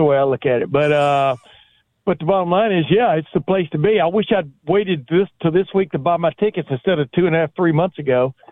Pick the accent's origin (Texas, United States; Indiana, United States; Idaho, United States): Texas, United States; Because he knew I was from East Texas.